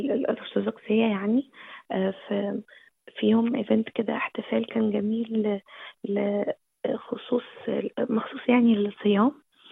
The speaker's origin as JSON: {"language": "Arabic", "country": "Egypt", "said": "فيمكن أنا عشان مصرية فيمكن واخدة سمات حلوة وصفات حلوة من مصر يعني"}